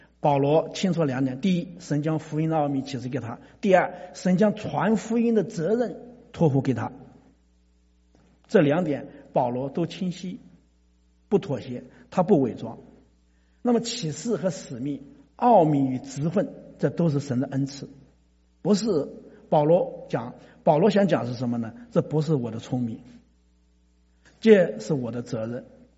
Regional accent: China; 我们中国人讲知之为知之，不知为不知

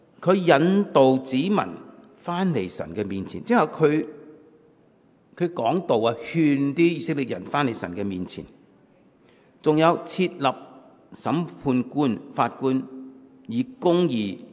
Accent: China; first language Cantonese; 我们广东话查查打查查

